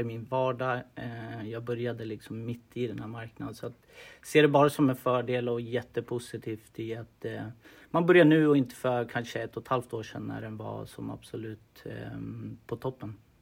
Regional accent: Västerås, Västmanland County, Sweden; Uppvuxen här och bott här i princip hela livet, förutom några korta avstickare till lite olika ställen.

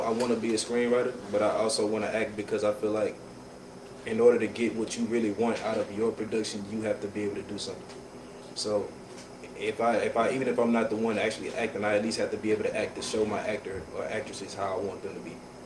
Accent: Houston, Texas, United States; Come from Houston, Texas, 22 years old.

